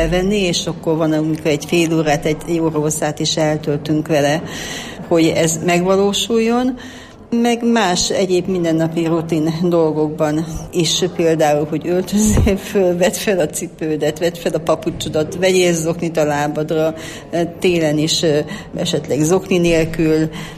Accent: Bükkábrány, Borsod-Abaúj-Zemplén, Hungary; Bükkábrányból jöttem, és azért jöttem erre a konferenciára

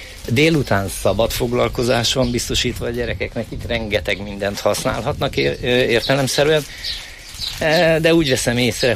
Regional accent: Danube Bend, Hungary; én Dunakanyarból vagyok. A dunakanyari peca az teljesen más, mint egy tiszai tiszatavi peca.

